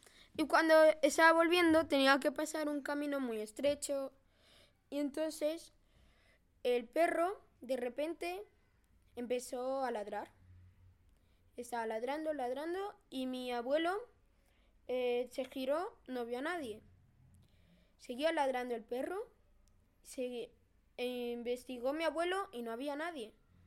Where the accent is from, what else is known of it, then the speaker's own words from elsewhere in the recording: Spain; mi madre es de Bolivia, mi padre es de Bulgaria y yo soy de España.